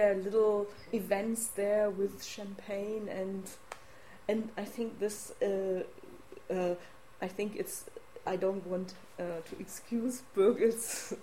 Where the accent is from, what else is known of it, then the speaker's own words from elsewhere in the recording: Kassel, Hesse, Germany; I come from Kassel, and I was born there